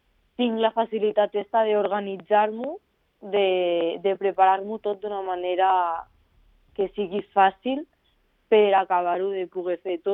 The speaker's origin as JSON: {"language": "Catalan", "town": "Móra d'Ebre", "region": "Catalonia", "country": "Spain", "tie": "born or raised there", "said": "Vaig començar a Móra d'Ebre, al circuit del meu poble."}